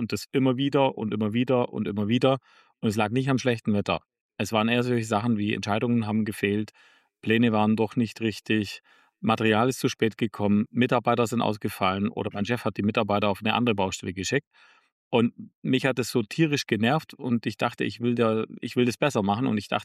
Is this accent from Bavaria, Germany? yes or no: yes; Bavaria, Germany; im Allgäu, wo ich aufgewachsen bin